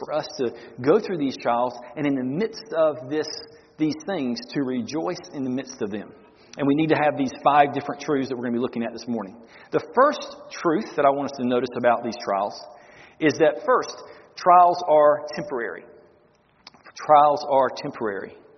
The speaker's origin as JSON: {"language": "English", "region": "North Carolina", "country": "United States", "tie": "born or raised there", "moved": "yes", "lives_now": "Florida, United States", "said": "Now, I moved from North Carolina to Florida. And what's interesting is that once I moved here 27 years ago, more hurricanes have hit my home in Florida and North Carolina that I grew up in than here in Florida."}